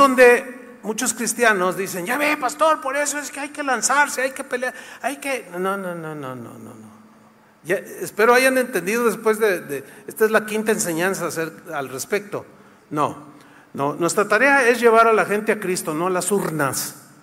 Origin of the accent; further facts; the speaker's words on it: Guadalajara, Jalisco, Mexico; Sí, sí, somos mexicanos. ¿De dónde? Y le digo yo, yo soy de Guadalajara.